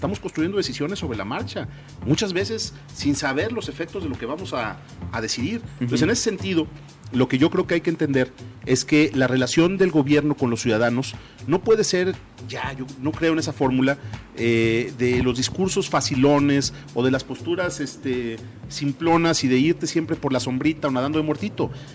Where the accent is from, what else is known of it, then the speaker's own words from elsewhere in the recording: Guadalajara, Jalisco, Mexico; Yo soy tapatío antes que gobernador. Aquí vivo, aquí quiero seguir viviendo.